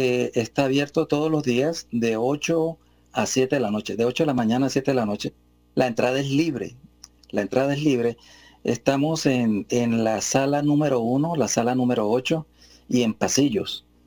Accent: Valledupar, Cesar, Colombia; now in Bucaramanga, Colombia; Yo soy, pues, ¿cómo se dice? Hijo adoptivo acá de Bucaramanga, pero yo soy de Valledupar Cesar.

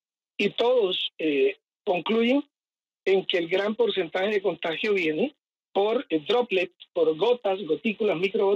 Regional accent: Colombia; Yo soy colombiano

